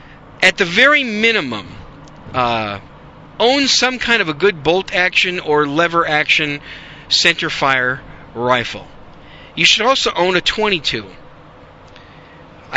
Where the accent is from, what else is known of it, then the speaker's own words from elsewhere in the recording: Wisconsin, United States; also born or lived in New York City; now in Dallas-Fort Worth, United States; I was born in New York City, raised in Wisconsin, transplanted myself to the Republic of Texas in 1993.